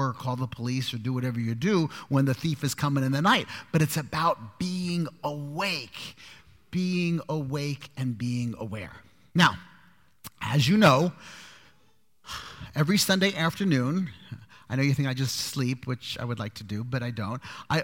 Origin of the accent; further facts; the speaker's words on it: Brooklyn, New York, United States; I grew up in Brooklyn. We had holidays, Jewish holidays. Rosh Hashanah, Yom Kippur.